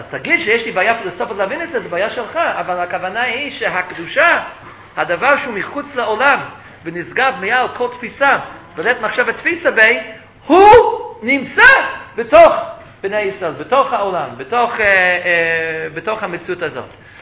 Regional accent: New York, United States; אבל כשהייתי ילד, אז בבוקר, כיתה א', כיתה ב', אז היינו עומדים, שמים יד על הלב, והיינו אומרים שאנחנו מצרים נאמנות לדגל ארצות הברית.

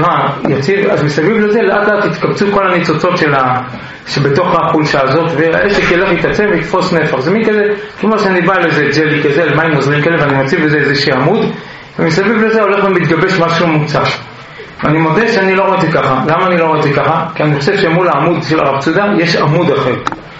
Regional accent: Tel Aviv, Tel Aviv District, Israel; אני יליד רמת אביב

